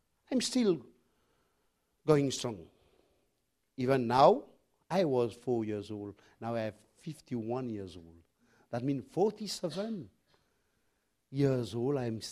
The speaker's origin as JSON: {"language": "English", "town": "Peros Banhos", "country": "British Indian Ocean Territory", "tie": "born there", "said": "because I was born in Perros Banos"}